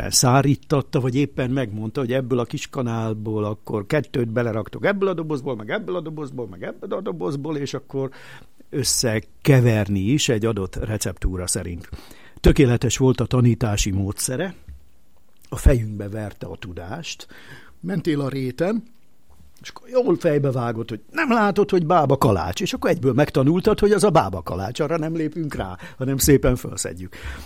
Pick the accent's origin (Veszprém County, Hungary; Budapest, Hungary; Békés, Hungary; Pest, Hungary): Veszprém County, Hungary; Halimba; born there; Kicsi Halimba, ez egy kicsi bakonyi falu, bányászfalu egyébként